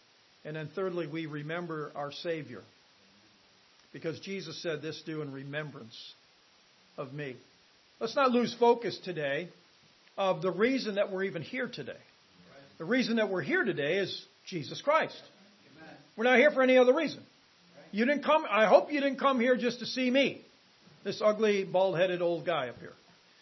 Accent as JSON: {"language": "English", "country": "United States", "said": "I enjoy being an American. I'm glad the Lord saw that I was born here and nowhere else."}